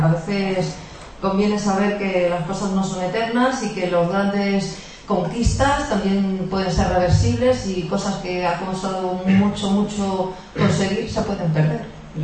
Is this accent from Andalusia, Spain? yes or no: no; Aranjuez, Community of Madrid, Spain; Yo que soy de Aranjuez y allí se habla mucho de Godoy